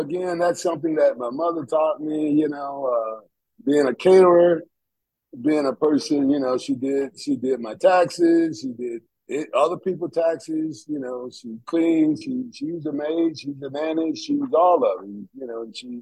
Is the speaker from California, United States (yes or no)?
no; Atlanta, Georgia, United States; Yeah, growing up in Atlanta, with nine kids and being six out of nine, seven boys, well, eight boys and one girl, and being that middle child